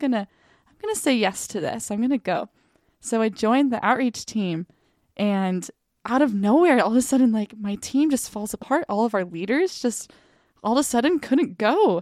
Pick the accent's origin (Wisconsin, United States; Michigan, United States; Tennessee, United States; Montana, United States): Montana, United States; Bozeman; also born or lived in South Korea; Some people back home call me … I've grown up in Bozeman, Montana. Fun fact about me, though, I was a military kid, so I traveled around the world growing up. First place I lived in was South Korea.